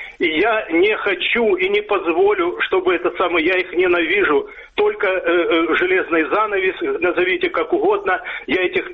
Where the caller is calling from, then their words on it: Dnipro, Dnipropetrovsk Oblast, Ukraine; город Днепр.